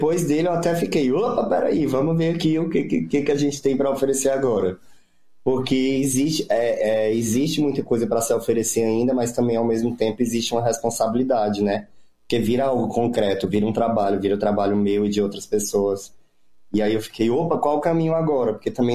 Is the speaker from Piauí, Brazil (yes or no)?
yes; Teresina, Piauí, Brazil; várias maneiras que eu me comportava quando eu era criança em Teresina